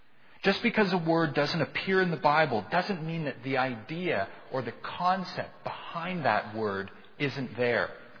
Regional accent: Canada; this was the first time in my life growing up in Canada where I actually experienced what it would be like to be a minority.

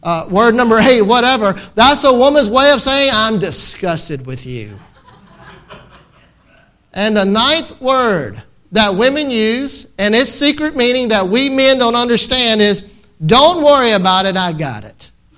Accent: Mississippi, United States; born there; I was born in Mississippi.

